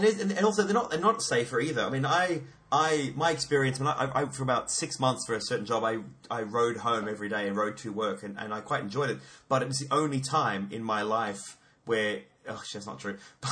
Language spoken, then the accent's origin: English; Australia; But all you'd have to do is on your winged keel, which, yeah, being Australian, I demand was on my boat.